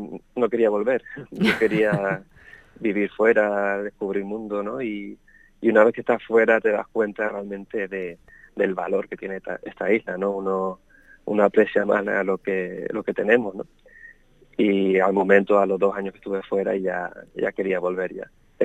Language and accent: Spanish; Fuerteventura, Canary Islands, Spain; pintaba paisajes de Fuerteventura, como que mi cabeza siempre volvía